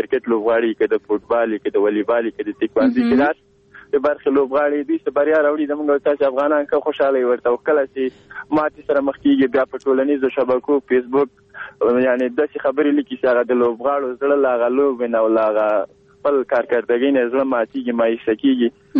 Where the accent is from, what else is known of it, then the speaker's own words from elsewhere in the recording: Kabul, Afghanistan; born there; زه دلته په دې ټولنه کې پیدا شوی یم په کابل کې دی سبس کې نو زما کوچیتوب مې نه ده لیدلی